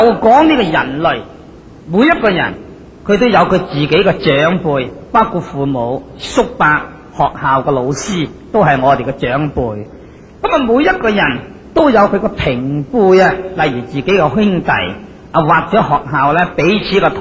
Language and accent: Chinese; China; 我们中国人传统的